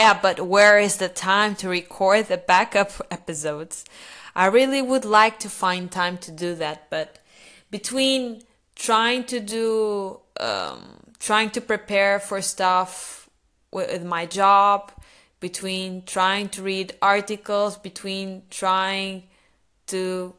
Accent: Batalha, Leiria District, Portugal; now in Lisbon, Portugal; will stay here in Lisbon, and the following weekend I will probably, not probably, I know I will go to my hometown, Batalha, because I have physiotherapy

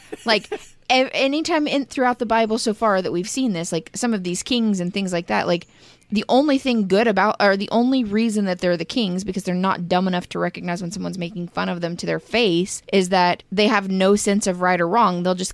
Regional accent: Kansas City, United States; I'm from Kansas City, so we didn't have farms everywhere.

